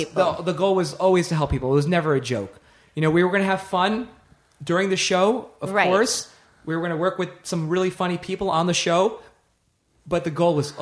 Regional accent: Nashville, Tennessee, United States; I grew up in Nashville and came out the first time in the 80s.

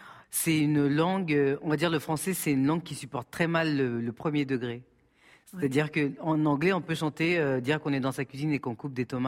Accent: France; born there; Je suis d'origine comorienne, je suis née en France. J'ai voyagé tout le temps depuis que je suis jeune

